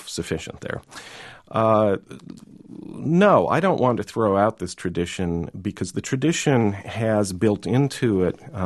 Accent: Midwest, United States; I was raised in the Midwest as a Lutheran

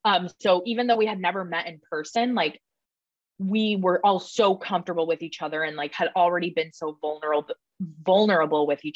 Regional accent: Atlanta, Georgia, United States; And I'm not from LA. I'm from Atlanta, Georgia.

